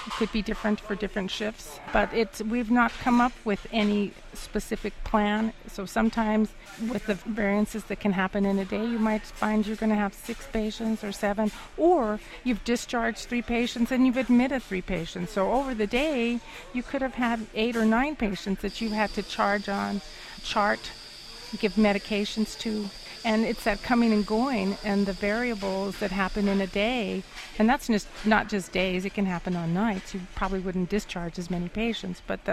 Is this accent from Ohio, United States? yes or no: no; Santa Fe, New Mexico, United States; I'm from New Mexico, from Santa Fe. I've been there almost 40 years.